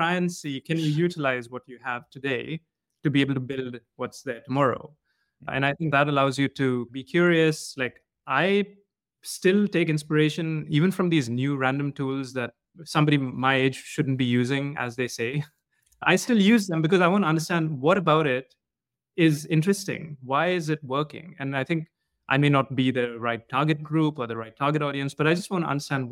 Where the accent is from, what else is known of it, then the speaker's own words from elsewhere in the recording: India; so I'm from India, and growing up over there